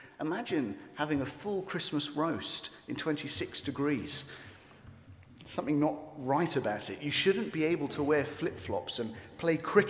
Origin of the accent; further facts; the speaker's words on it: Wales, United Kingdom; as a Welshman